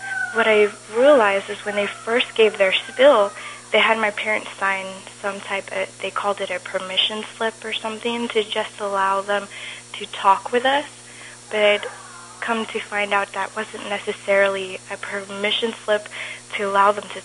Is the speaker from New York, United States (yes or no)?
no; Texas, United States; Like, I grew up in Texas. I was always around guns, and I was very much a tomboy